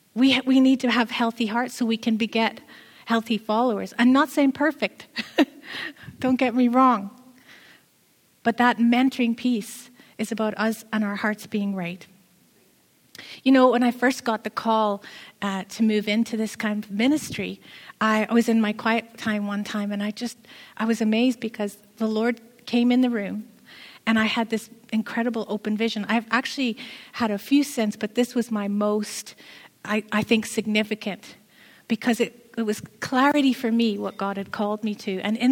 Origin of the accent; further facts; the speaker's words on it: Ireland; because I'm Irish and I love to talk.